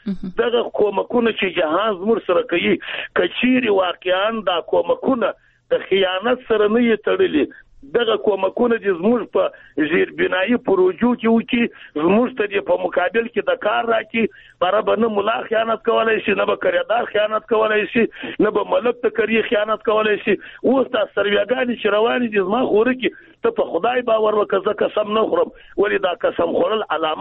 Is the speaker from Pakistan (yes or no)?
no; Afghanistan